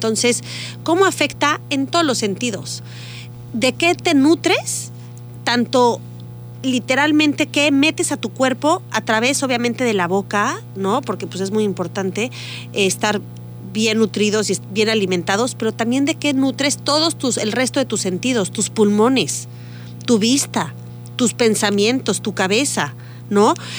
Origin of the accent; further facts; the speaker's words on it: Mexico City, Mexico; moved away; yo soy de la Ciudad de México, pero literalmente haberme salido de la Ciudad de México, te puedo decir que mejoró mi calidad de vida tremendamente.